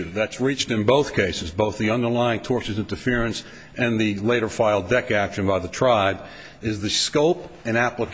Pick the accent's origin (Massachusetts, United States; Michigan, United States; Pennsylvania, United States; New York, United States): Massachusetts, United States; Cape Cod; I'm from Cape Cod, Massachusetts